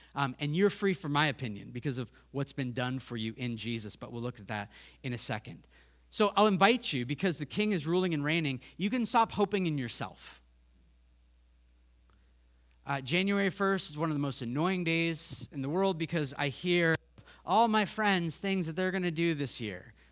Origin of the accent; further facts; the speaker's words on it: United States; I caught my heart this week because I'm American.